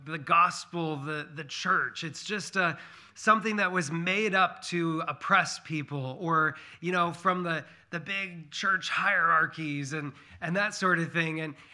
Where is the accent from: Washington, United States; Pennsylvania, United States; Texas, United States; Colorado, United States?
Washington, United States; I grew up in Eastern Washington State, where there was a lot of agriculture and a lot of apple orchards.